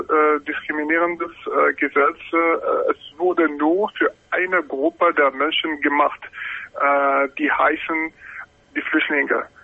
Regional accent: Algeria; German is a second language; moved away as an adult; now in Germany; Ich komme aus Algerien und ich bin hier in Deutschland als Asylbewerber mit meiner Frau, die aus der Ukraine kommt. Wir sind in Deutschland seit 2009.

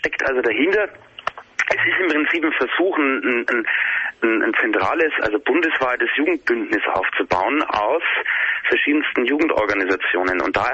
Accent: Regensburg, Bavaria, Germany; Ich komme aus Regensburg.

